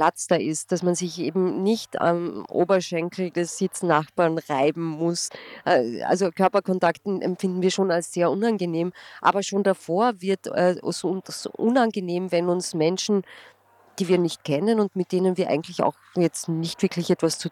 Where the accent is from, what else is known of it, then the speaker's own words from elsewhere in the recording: Vienna, Austria; ich bin Verhaltensbiologin und ich komme aus Wien